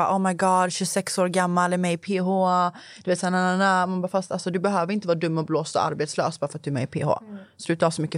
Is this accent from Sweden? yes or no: yes; Gothenburg, Västra Götaland County, Sweden; accent: Gothenburg dialect; also born or lived in Gottsunda; Jag pratar göteborgska. Alltså när jag tänker så här, hemma för mig är ju Göteborg. Mm. Men också Uppsala. Mm. Men jag bodde i Skövde i 7, 8, 9 tror jag gick i Skövde. Så jag har ju flyttat runt ganska mycket så. Så jag bodde i Skövde.